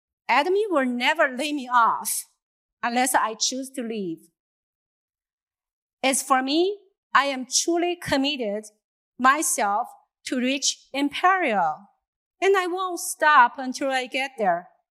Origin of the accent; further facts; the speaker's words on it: China; moved away as an adult; now in United States; I am originally from China, but I'm a Korean. So I'm considered as a minority back there. I moved to the United States about 25 years ago